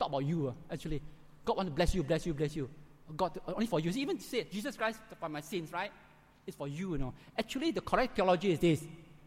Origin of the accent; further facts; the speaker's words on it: Kluang, Johor, Malaysia; our teacher asked us to write something about the flood in Kluang, my hometown, Kluang.